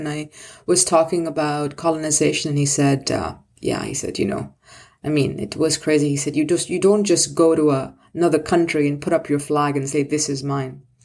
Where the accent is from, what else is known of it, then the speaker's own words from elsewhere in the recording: India; And so I start talking to the man in the tea shop And I say, I'm from India.